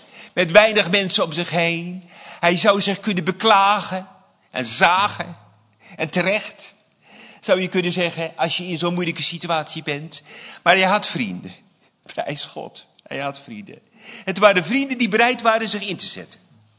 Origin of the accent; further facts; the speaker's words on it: Almkerk, North Brabant, Netherlands; moved away; Heer, ik ga uit Altena, ik kom uit Almkerk, voor degenen die dat niet weten.